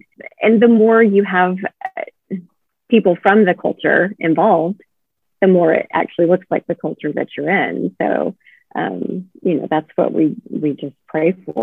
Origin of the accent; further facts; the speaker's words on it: Ireland; born there; I was born in Ireland, so I'm Catholic